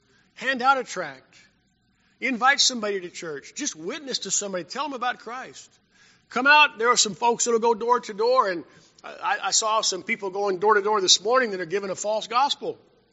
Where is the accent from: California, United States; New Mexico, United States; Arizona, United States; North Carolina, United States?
New Mexico, United States; Carlsbad; I grew up in Carlsbad, New Mexico in the 1960s.